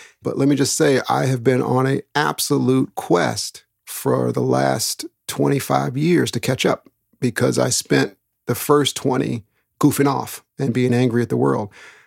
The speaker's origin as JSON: {"language": "English", "town": "Daytona Beach", "region": "Florida", "country": "United States", "tie": "born or raised there", "said": "I was born in Daytona Beach, Florida. Oddly enough, and this will tell a lot of the story, brought home from the hospital with my grandmother. and lived the first few years of life in Florida."}